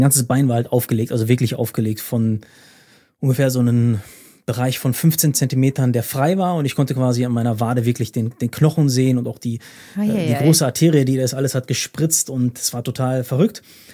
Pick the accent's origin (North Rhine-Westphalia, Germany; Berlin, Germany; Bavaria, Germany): North Rhine-Westphalia, Germany; Paderborn; hab einen Bachelor gemacht in Paderborn, in meiner Heimatstadt, bin quasi wieder zurück zu Mami